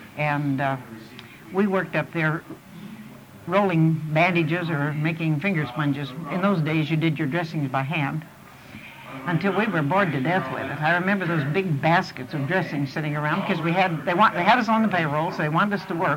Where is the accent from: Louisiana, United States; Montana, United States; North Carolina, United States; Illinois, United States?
Montana, United States; Havre; There was one nurse from Miles City, two from Butte, one from Great Falls, I was from Havre, one Manaconda, one from Minnesota, and one North Dakota.